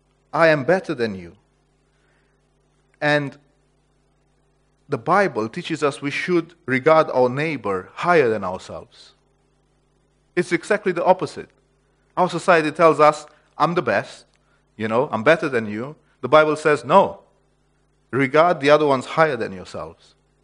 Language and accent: English; Romania; You know, I come from Romania. We had communism and we had dictators.